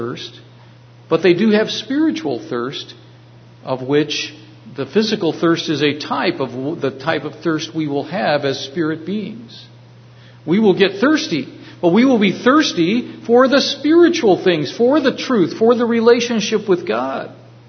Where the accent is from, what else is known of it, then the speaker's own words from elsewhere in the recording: United States; you're going to know that I grew up in the United States. I was an American. It doesn't make me better. It's just where I grew up.